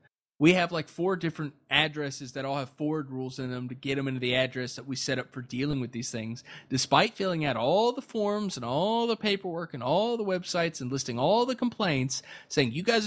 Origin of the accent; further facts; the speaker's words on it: United States; I'm sorry, I'm American and I've been drinking.